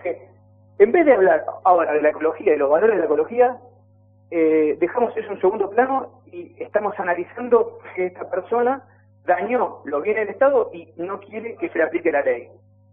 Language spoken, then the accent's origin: Spanish; Pinamar, Buenos Aires Province, Argentina; ciudadano y habitante de Pinamar toda la vida. Ambos nacimos en Pinamar, ambos queremos en nuestra ciudad.